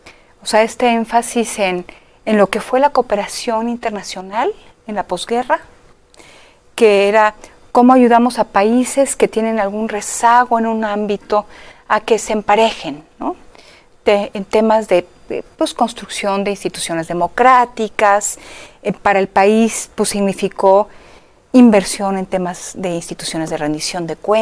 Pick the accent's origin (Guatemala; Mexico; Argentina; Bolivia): Mexico; como mexicana